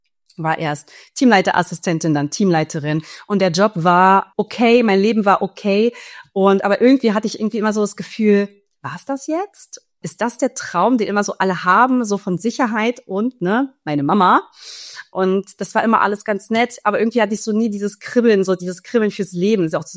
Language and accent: German; Berlin, Germany; born there; Und dann bin ich komme gebürtig aus Berlin und bin dann in ein Startup gelandet.